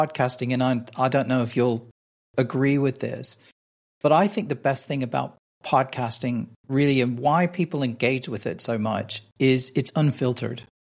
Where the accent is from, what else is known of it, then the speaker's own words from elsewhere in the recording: Memphis, Tennessee, United States; I came from a very conservative, you know, sort of Southern background in America. I'm from Memphis originally.